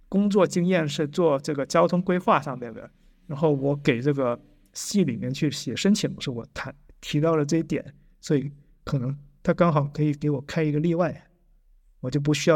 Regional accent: China; 不是说我是中国人，我就非得跟中国人交朋友

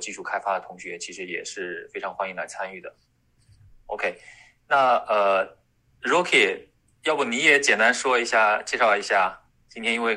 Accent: Suzhou, Jiangsu, China; 然后我是苏州人，所以也正好是在中间

